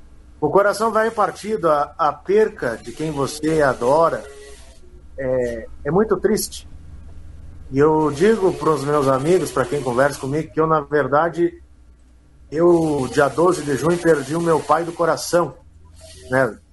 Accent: Montenegro, Rio Grande do Sul, Brazil; Eles vieram tocar na minha terra, ali em Montenegro, e nós fomos no baile. Na época eu tinha 10 anos, porque eu sou de setembro, né?

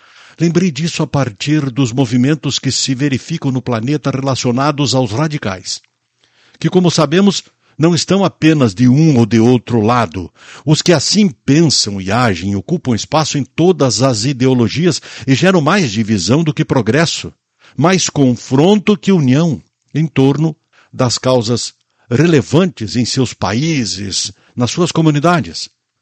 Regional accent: Muitos Capões, Rio Grande do Sul, Brazil; Assim como quem nasce em muitos capões, a minha terra natal é capoense, e assim por diante.

